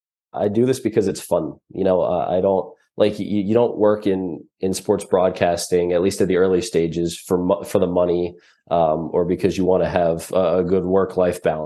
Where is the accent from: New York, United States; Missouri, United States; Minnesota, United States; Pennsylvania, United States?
Pennsylvania, United States; Philadelphia; For me, I guess I'm from the Philly area, you know, grown up a Phillies fan.